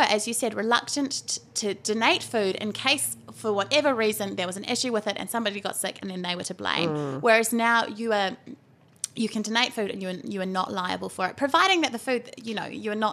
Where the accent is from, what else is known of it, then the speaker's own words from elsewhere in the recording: Whakatane, Bay of Plenty, New Zealand; my lifestyle is very different to when I grew up in Whakatane and I was one of four children and we lived 10 minutes from town